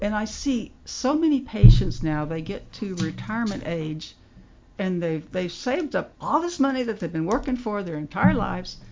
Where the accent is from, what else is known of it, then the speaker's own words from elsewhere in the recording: Houston, Texas, United States; I remember I grew up in Houston, so you know you had a lot of frantic frenzy there.